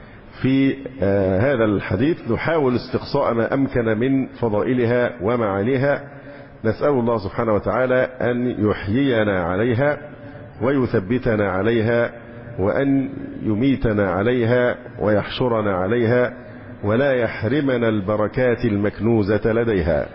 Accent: Egypt; أنا مواطن مصري

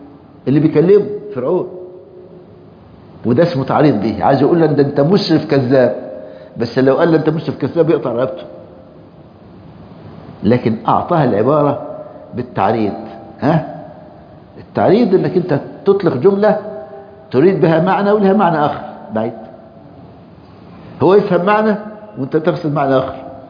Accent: Egypt; احمد شوقي وحافظ مشهورين من اكبر الشعراء عندنا في مصر

